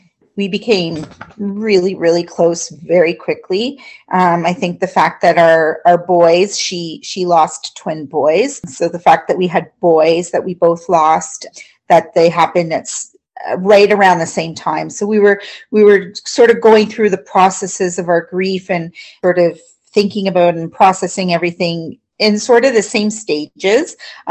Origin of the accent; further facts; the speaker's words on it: Hamilton, Ontario, Canada; We're from the Hamilton area, and we were in Cambridge visiting with family for Christmas.